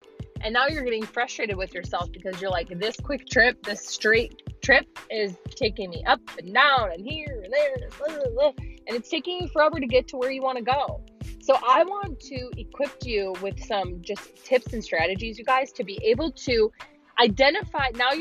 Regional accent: Illinois, United States; now in Nashville, United States; I am formerly from Illinois as of May. So like 6 months ago, I moved to Nashville.

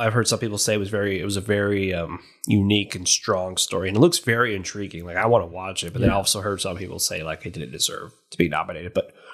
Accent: Texas, United States; Go easy on us. We're from Texas, you know.

